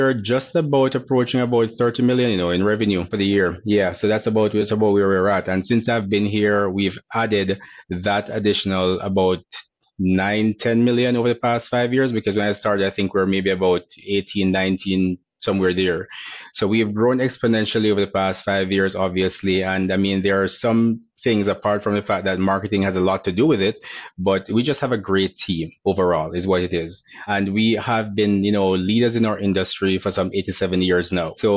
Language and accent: English; Jamaica; I'm from Jamaica, firstly, and my parents.